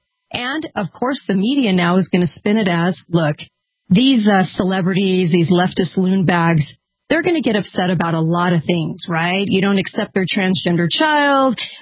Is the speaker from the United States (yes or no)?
yes; California, United States; You get this type of stuff from California, which I'm from California, so I can make fun of California